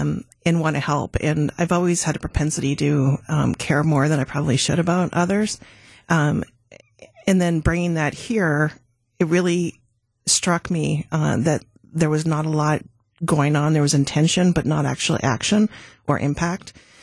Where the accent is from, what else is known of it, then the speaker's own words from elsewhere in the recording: Vancouver, British Columbia, Canada; also born or lived in Calgary; now in Milwaukee, United States; I was born in Calgary, grew up in Vancouver. I was a stockbroker in Vancouver.